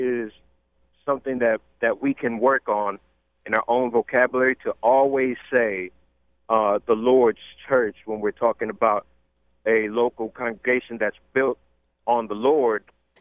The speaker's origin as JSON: {"language": "English", "town": "New Orleans", "region": "Louisiana", "country": "United States", "lives_now": "Mississippi, United States", "said": "I'm also from New Orleans and here in Mississippi now."}